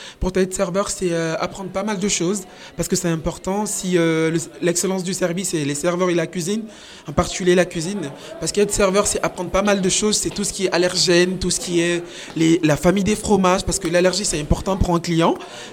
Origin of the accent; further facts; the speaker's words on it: Guinea; French is a second language; quand je dis aux gens que j'ai appris la langue française il y a 2 ans, je suis venu, je viens de la Guinée